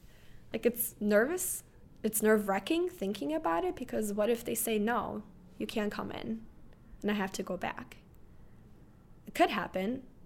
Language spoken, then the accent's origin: English; Bosnia & Herzegovina; now in United States; And I freaked out because I'm thinking, well, hell, I'm Muslim. I'm from Bosnia.